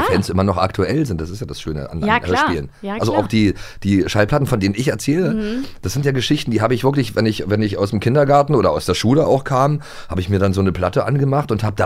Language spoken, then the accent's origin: German; Potsdam, Brandenburg, Germany; Ich bin in Potsdam groß geworden, direkt an der Mauer gelebt